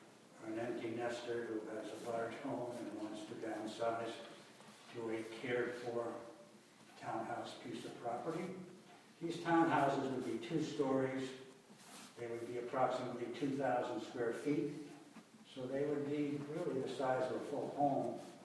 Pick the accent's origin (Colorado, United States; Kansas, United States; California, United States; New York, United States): New York, United States; Catskill; but I grew up in Catskill and I went to Catskill High School.